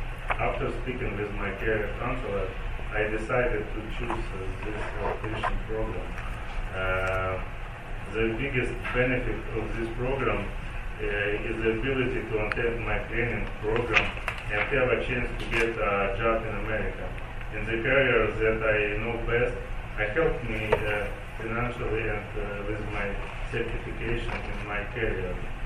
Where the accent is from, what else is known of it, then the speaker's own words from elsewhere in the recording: Ukraine; English is a second language; moved away as an adult; now in United States; I'm from Ukraine. I have three small children, two boys and one girl. My family and I came to America under the U4U program.